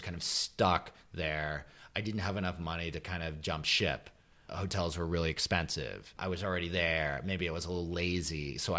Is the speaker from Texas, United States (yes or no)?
no; Manhattan, New York, United States; Like I grew up in Manhattan and I would go down the West Side Highway